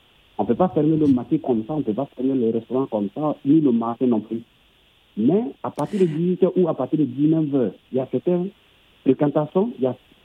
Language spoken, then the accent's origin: French; Côte d’Ivoire; je suis de la Côte d'Ivoire.